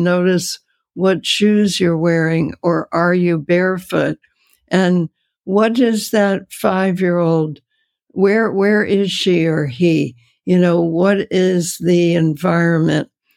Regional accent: New Jersey, United States; the tiny, tiny little roses that used to grow next to my house when I was growing up in New Jersey, because that was a safe place for me.

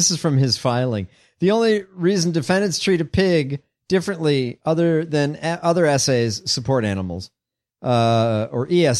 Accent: Chicago, Illinois, United States; Oh, I grew up in Chicago.

